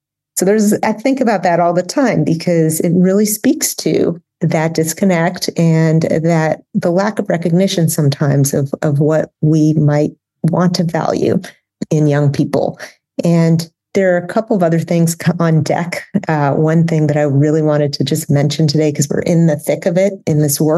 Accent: Boston, Massachusetts, United States; also born or lived in Florida; now in Kentucky, United States; I'm originally from Boston, taught in Florida, been in Kentucky most of my adult life. My husband's from here.

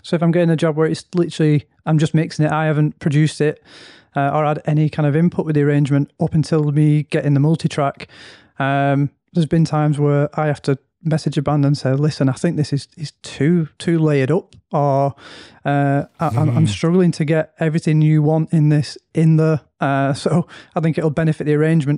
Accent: Manchester, North West England, United Kingdom; I'm a producer from Manchester.

